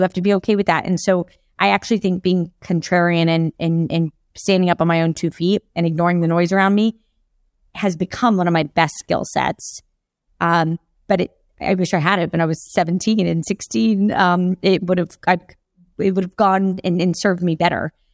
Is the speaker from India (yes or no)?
no; Jacksonville, Florida, United States; I'm from, as I said, I'm literally from Jacksonville, Florida, navigating New York City and California venture funds when I was 23, I knew nobody